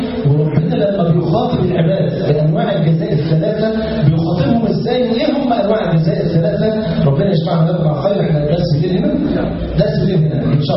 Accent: Egypt; عندنا في مصر مثلا راح تشتري نص كيلو جبنة اسطنبولي

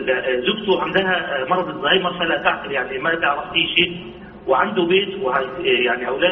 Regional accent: Egypt

